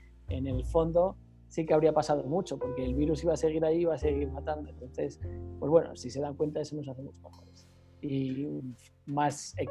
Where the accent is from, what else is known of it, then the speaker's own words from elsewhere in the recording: Spain; moved away as an adult; now in Colombia; como español que vive en Colombia hace ya muchos años